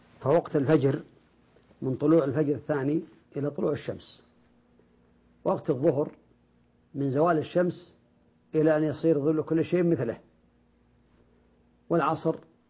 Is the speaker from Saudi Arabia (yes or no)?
yes; Saudi Arabia; عندنا في المملكة العربية السعودية